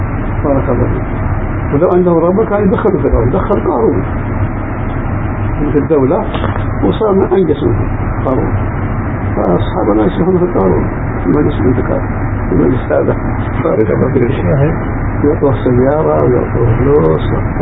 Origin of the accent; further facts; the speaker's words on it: Libya; accent: Libyan; أنا أتكلم باللهجة الليبية ما أدري إيش تقول